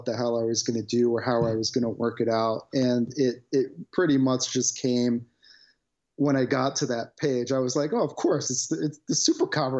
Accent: Brooklyn, New York, United States; My family is not religious, but I grew up in Brooklyn and at the time the schools were horrible.

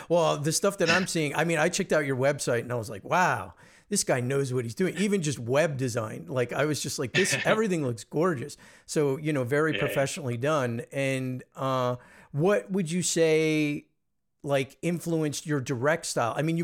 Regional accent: East Coast, United States; now in Los Angeles, United States; I'm an American. I live in Los Angeles and I grew up on the East Coast and New York and New Jersey

